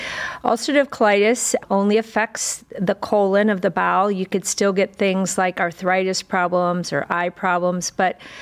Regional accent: Fremont, Ohio, United States; So I'm from Fremont, Ohio, which is 2 hours west of Cleveland.

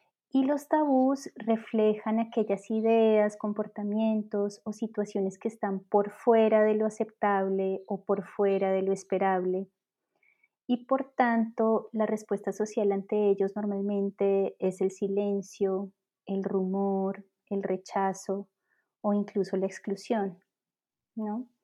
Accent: Colombia; moved away as an adult; now in Switzerland; soy colombiana, vivo en Suiza hace 4 años.

